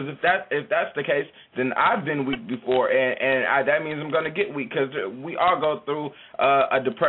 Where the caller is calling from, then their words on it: Minneapolis, Minnesota, United States; I'm calling from Minneapolis.